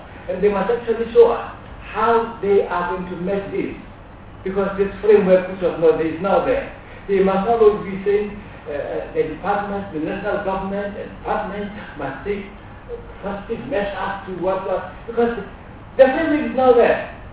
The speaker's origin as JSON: {"language": "English", "country": "South Africa", "said": "I'm a South African"}